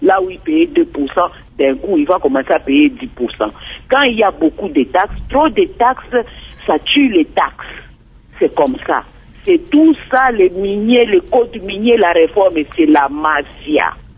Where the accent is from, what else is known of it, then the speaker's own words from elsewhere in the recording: Haut-Katanga, DR Congo; now in United States; comme moi, j'ai grandi au Katanga.